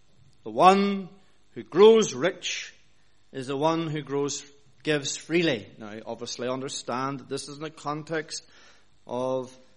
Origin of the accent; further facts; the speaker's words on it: Northern Ireland, United Kingdom; But I grew up in Northern Ireland where there were acres and acres and acres of potatoes around the church that I worshipped in.